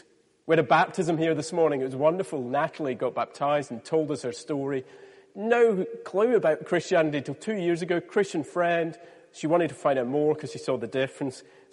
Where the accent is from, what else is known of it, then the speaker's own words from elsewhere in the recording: Scotland, United Kingdom; I'm Scottish myself originally.